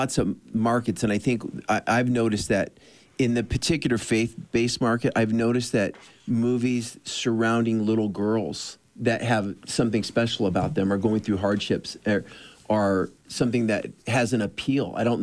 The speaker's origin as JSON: {"language": "English", "town": "Dana Point", "region": "California", "country": "United States", "said": "I'm from Southern California, Dana Point, and when I was 17, I was coming out of the water one day after a surfing session"}